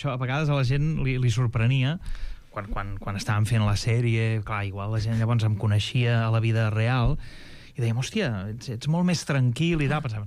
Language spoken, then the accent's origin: Catalan; Terrassa, Catalonia, Spain; accent: Lleida Catalan; jo soc nascut a Terrassa, però de pares lleidatans. Llavors, a casa sempre hem parlat lleidatà, però llavors al sortir al carrer, els amics, tal i tot, doncs ja parlava l'oriental de Terrassa. Llavors, clar, tinc com els dos dialectes des del bressol